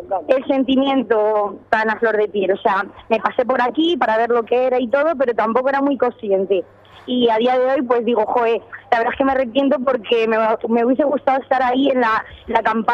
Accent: Getafe, Community of Madrid, Spain; Yo soy de Getafe.

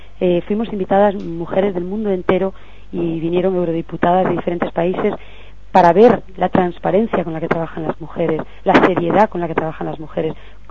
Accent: Spain; por lo menos como ciudadana española y como mujer

